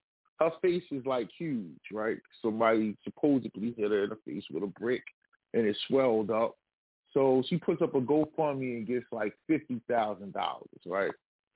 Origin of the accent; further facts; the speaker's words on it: United States; So I'm an American black person.